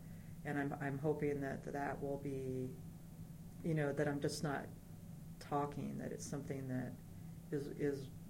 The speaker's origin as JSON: {"language": "English", "region": "Nebraska", "country": "United States", "tie": "born or raised there", "said": "Also, growing up in Nebraska with the threat of tornadoes, as at a very young age, I became kind of acutely aware of anything could happen anytime"}